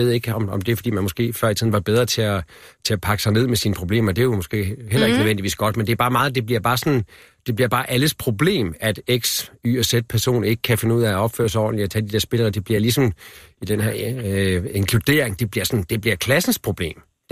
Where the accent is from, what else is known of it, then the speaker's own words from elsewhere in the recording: Northwest Jutland, Denmark; Nordvestjylland, hvor jeg er vokset op, og så på Nordsjælland, hvor jeg bor nu og har børn.